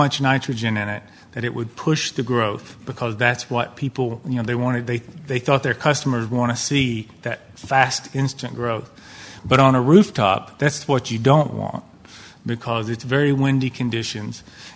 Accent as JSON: {"language": "English", "region": "Kentucky", "country": "United States", "also_born_or_lived": "New York City", "said": "I'm from Kentucky and graduated from University of Kentucky in 1988. And I moved to New York City to start a rooftop garden design business."}